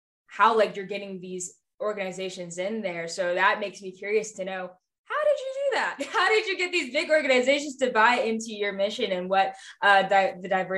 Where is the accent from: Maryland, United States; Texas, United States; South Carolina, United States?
Maryland, United States; this was in Atlanta, Georgia, and I'm from Maryland. So I'm not really used to like what's down there